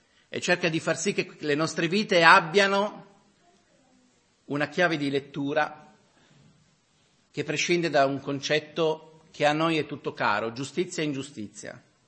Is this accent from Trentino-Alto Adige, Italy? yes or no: no; Turin, Piedmont, Italy; io sono nato e cresciuto a Torino, anche mio papà, ma il mio nonno proviene dalle aree agricole del sud, era pugliese